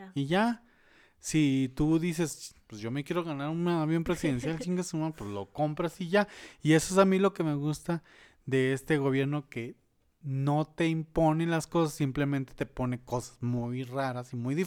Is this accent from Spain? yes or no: no; Mexico; a celebrar que somos mexicanos y todo eso.